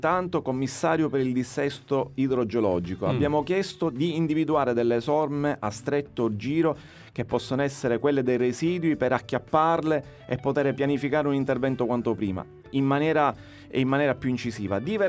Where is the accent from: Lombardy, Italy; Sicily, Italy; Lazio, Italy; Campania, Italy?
Sicily, Italy; noi come siciliani siamo molto spesso, ci abituiamo troppo